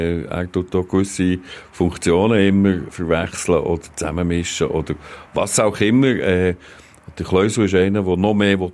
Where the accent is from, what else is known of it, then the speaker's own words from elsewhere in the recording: Lucerne, Switzerland; Ich bin in Luzern aufgewachsen, Luzern hat keine Kultur mit Hockey. Meine Eltern waren Berner gewesen